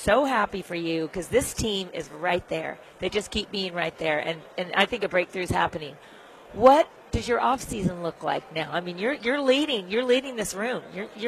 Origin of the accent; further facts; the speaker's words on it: Houston, Texas, United States; Well, I'll tell you what, Alexander, we're from Houston